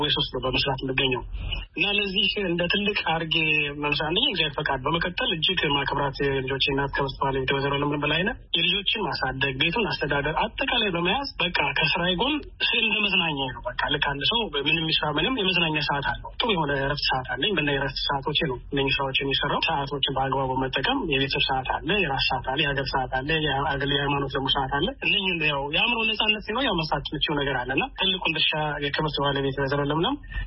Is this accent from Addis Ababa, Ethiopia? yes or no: yes; Addis Ababa, Ethiopia; now in Doha, Qatar; ተወልጄ ያደኩት አዲስ አበባ ነው።